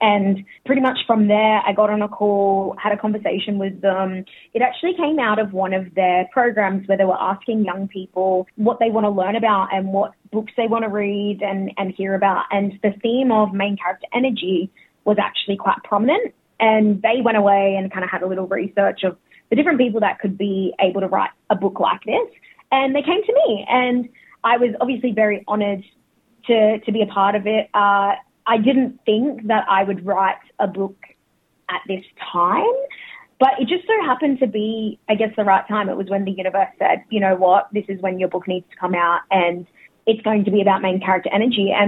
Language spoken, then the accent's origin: English; Brisbane, Queensland, Australia; So Koori, Murray and Noongar. Bit of everything in there, born and raised in Meanjin, Brisbane, but I've been living her